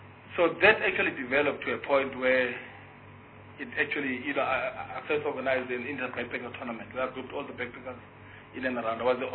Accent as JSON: {"language": "English", "town": "Soweto", "region": "Gauteng", "country": "South Africa", "tie": "born or raised there", "said": "I was born in Soweto, and I grew up in the dusty streets of Soweto"}